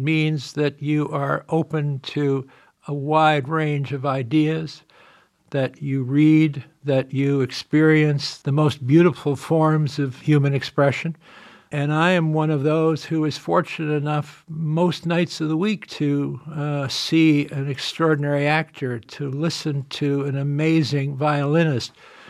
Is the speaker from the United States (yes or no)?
no; Winnipeg, Manitoba, Canada; also born or lived in Netherlands; I was born in Holland. The tradition in Europe is that things like classical music and dance are a kind of normal part of growing up. But when our family moved to Winnipeg after the war